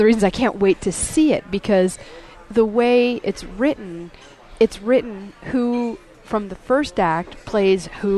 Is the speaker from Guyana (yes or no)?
no; Southeast, United States; Well, and the thing is, I mean, as a Southerner and a Southeasterner